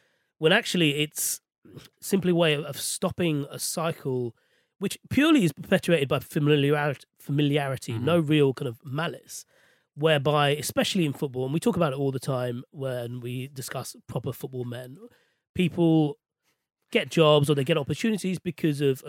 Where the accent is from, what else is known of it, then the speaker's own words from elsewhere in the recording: London, United Kingdom; I was born and raised in West London.